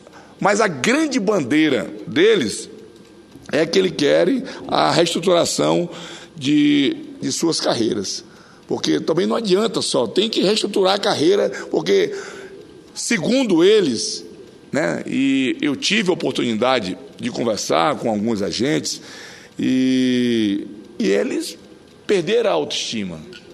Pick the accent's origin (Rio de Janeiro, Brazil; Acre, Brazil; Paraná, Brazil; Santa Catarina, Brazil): Acre, Brazil; Eu sou do Acre, um estado que faz fronteira com o Peru e a Bolívia